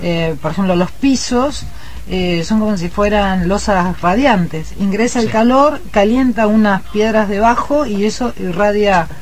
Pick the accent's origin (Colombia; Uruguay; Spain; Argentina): Argentina; Mendoza; yo soy mendocina y en mi casa había un termotanque a leña